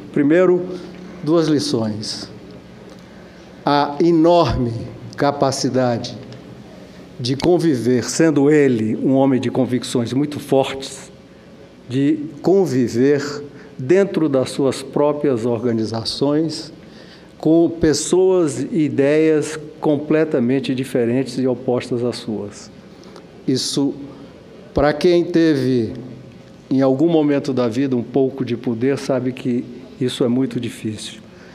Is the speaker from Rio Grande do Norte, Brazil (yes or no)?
no; Ceará, Brazil; eu sou do Ceará. E cearense não é como acriano